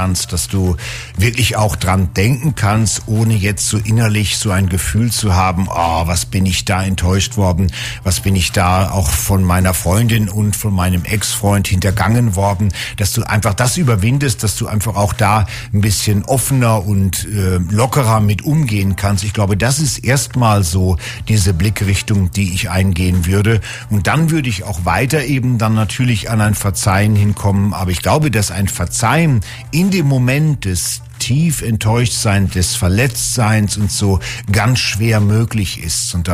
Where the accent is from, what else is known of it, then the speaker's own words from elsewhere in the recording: Northern Germany, Germany; Ich bin Norddeutscher und die sind immer ein bisschen, vielleicht ein bisschen ruhiger